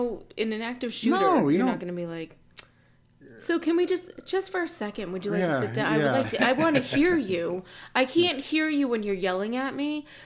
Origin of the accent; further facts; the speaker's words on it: Massachusetts, United States; You can tell I'm from Massachusetts. I had no clue.